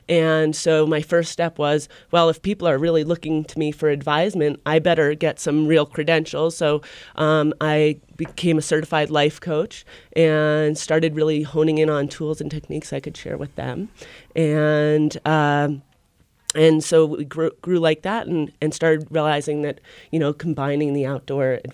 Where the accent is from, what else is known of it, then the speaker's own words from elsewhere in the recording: New York, United States; growing up in New York, I kind of stuck out as a sore thumb.